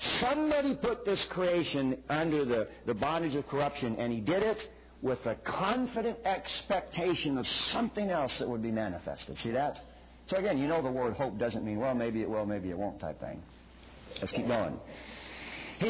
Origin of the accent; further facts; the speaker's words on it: the South, United States; I'm a Southerner, I reckon it, maybe it's so type thing.